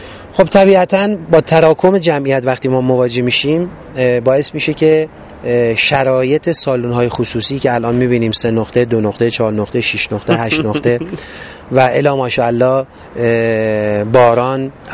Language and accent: Persian; Abadan, Khuzestan, Iran; now in Tehran, Iran; نه، کار خود من خوزستانی هستم، منتها بچه آبادان، منتها ساکن تهرانی و کار تولید تهران هست.